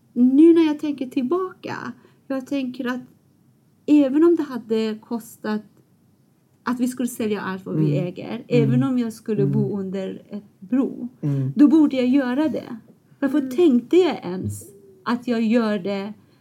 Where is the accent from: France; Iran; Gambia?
Iran; Swedish is a second language; now in Sweden; Det är ju absolut största vändpunkten i mitt liv. Men jag tycker att det var inte jag som bestämde.